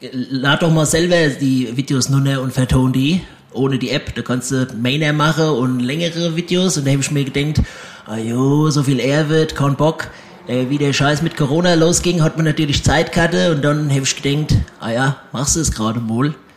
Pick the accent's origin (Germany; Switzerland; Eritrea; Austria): Germany; Hesse; Ich bin natürlich im Orewald groß geworden.